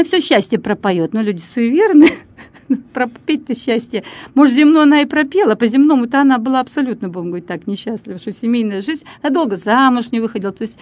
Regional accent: Kirovohrad, Kirovohrad Oblast, Ukraine; born there; Я родилась в Кировограде. Исторически, кстати, это Елизаветград.

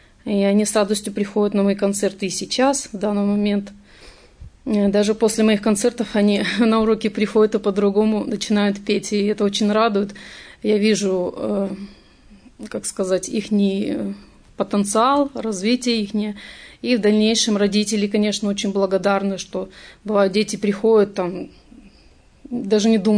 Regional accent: Kazakhstan; Сама я родом из Казахстана.

